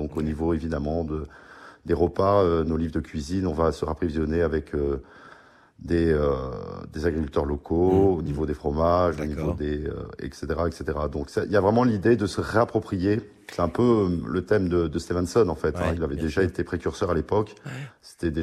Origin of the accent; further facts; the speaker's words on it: Auvergne-Rhône-Alpes, France; J'étais de retour sur ma terre natale qui est la Drôme, le petit village dessous.